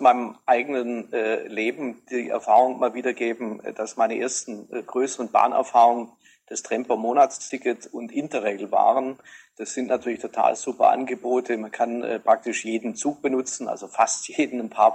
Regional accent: Horb am Neckar, Baden-Württemberg, Germany; weil ich komme ja aus der Bahnstadt Horb am Neckar und ich kann mich erinnern, dass also zu Kindheitstagen

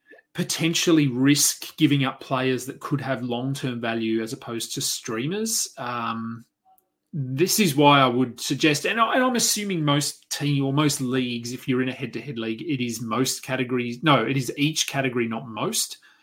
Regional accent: Australia; As an Aussie, good to see him out there playing 16 minutes.

